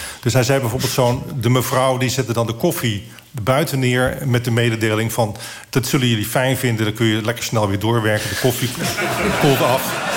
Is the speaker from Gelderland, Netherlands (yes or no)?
no; Wassenaar, South Holland, Netherlands; Ja, dat klopt. Ik kom uit Wassenaar. Vroeger zei ik altijd, ik kom uit Wassenaar dorp.